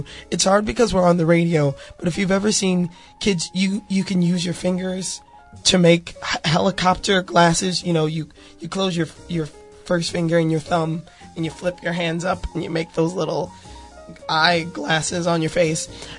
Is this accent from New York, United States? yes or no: no; Chicago, Illinois, United States; Again, I'm from Chicago. I've lived in Minneapolis, other bigger cities